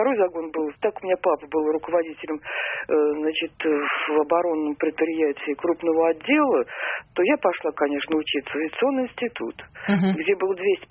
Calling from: Samara, Samara Oblast, Russia; Значит, я звоню из Самары.

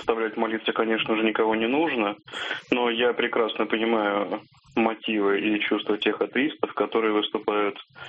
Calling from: Moscow, Russia; я из Москвы.

